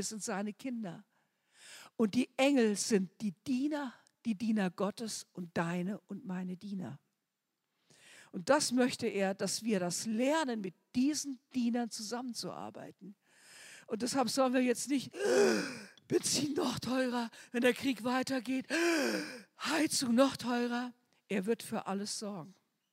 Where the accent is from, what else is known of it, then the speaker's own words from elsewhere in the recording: Germany; Und als Deutscher, wir haben da einen Missionar in Indien, den haben wir immer besucht, und Jochen Teves.